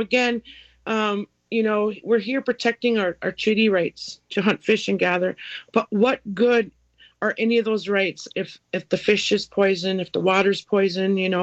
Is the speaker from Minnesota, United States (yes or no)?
yes; Minneapolis, Minnesota, United States; see in the Roof Depot down in East Phillips in Minneapolis. That's my old neighborhood, Robert. I was born and raised in Hood County, and I ran around into projects.